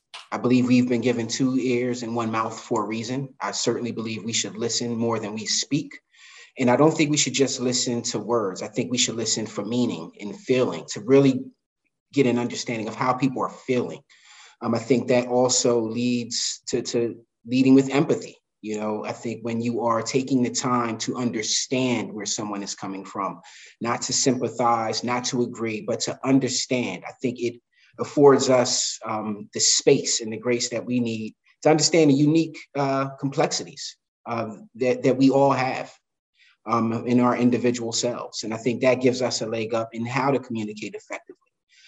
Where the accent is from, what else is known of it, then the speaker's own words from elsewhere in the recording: Camden, New Jersey, United States; I'm born and raised in Camden, New Jersey. So I'm a South Jersey transplant. I've been here in now Northern New Jersey for about 20 years.